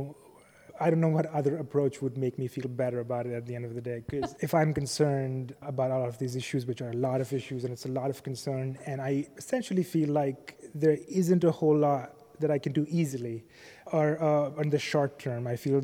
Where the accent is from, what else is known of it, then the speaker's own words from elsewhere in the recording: Pakistan; now in United States; I'm a Muslim, I'm an immigrant, I'm originally from Pakistan, but I identify as a Pakistani American.